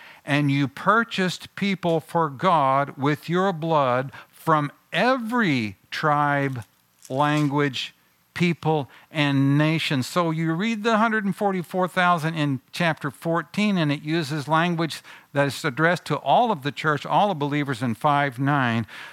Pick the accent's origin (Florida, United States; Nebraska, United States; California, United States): Nebraska, United States; especially a tornado, as we grew up with out in Nebraska